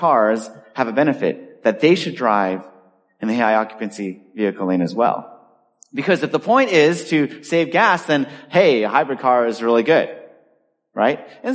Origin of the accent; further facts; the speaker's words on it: California, United States; I came from California, grew up there, and one of the things that we got early on was traffic.